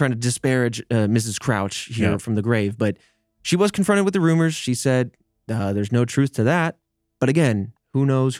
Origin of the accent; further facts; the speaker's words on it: Indiana, United States; I honestly never heard of this growing up in Indiana.